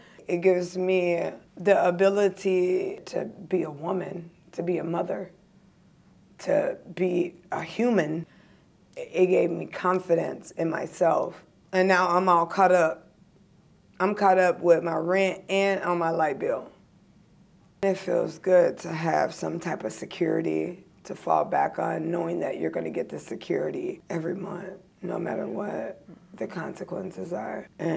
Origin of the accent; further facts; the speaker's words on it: Tennessee, United States; I lived in Madison since the age of 5. I'm from Tennessee.